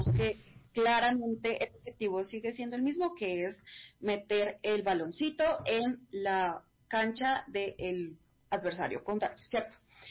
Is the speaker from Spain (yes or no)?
no; Colombia; nosotros como colombianas fuimos como condecoradas